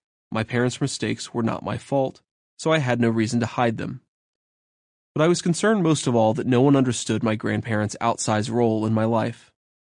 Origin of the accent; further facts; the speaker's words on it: Ohio, United States; my parents didn't go to college, and I grew up in Ohio.